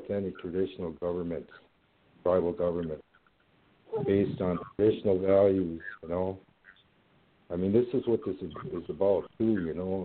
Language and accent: English; Rosebud, South Dakota, United States; And I'm from Rosebud, South Dakota.